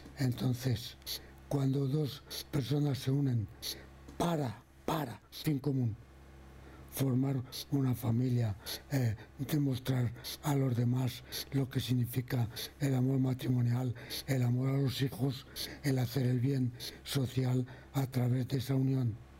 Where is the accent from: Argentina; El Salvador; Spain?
Spain; Community of Madrid; mis paisanos, somos madrileños o españoles